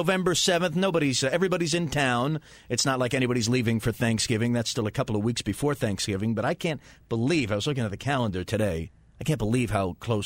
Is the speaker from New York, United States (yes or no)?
yes; New York City, New York, United States; I'm originally from New York City